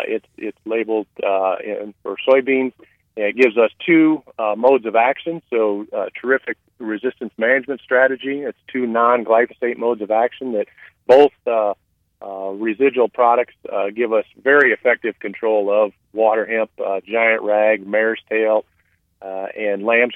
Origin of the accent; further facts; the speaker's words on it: Iowa, United States; I can't speak to exactly the rate, since I'm from Iowa, what you may be using in North Dakota